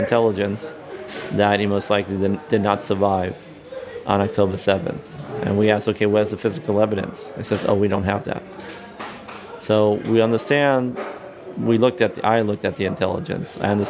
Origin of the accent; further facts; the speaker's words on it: Flatbush, New York, United States; moved away as an adult; now in Israel; I'm a New Yorker, grew up in Flatbush. And I met my wife in Israel. And we decided to have a home here.